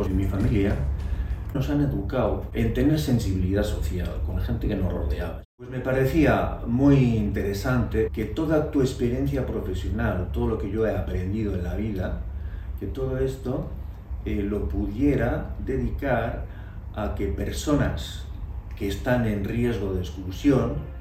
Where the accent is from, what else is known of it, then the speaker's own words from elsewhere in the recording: San Sebastián, Basque Country, Spain; soy donostiarra de familia navarra.